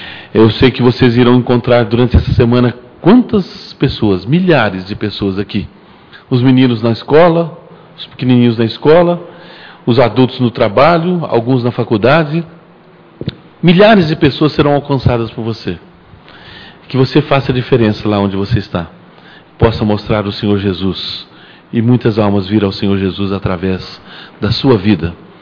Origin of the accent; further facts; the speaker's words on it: Minas Gerais, Brazil; born there; Por exemplo, eu nasci em Minas Gerais.